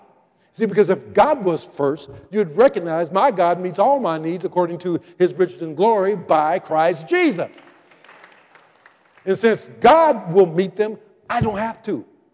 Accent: Portland, United States; I remember where I grew up in Portland, we had like three stations when I grew up.

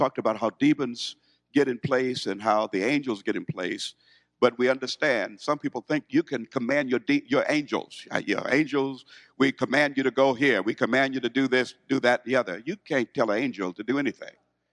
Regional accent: Brooklyn, Illinois, United States; Now, you know, I'm from Brooklyn, Illinois

